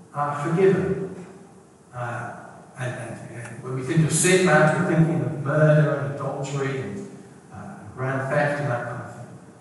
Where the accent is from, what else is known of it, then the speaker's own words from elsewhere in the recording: South East England, United Kingdom; When I was growing up on the Isle of Wight